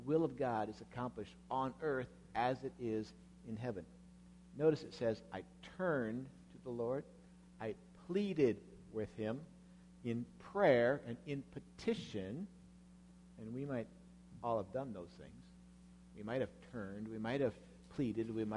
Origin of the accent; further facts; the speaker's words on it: Minnesota, United States; all sorts of chaos here in the country of the United States and even in my home state of Minnesota.